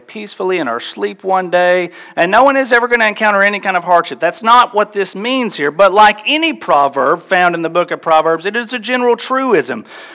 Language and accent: English; Tennessee, United States; My brother and I, we would go on these summer vacations to the beach. We're from East Tennessee. We didn't want to do the mountains. We got plenty of that back home.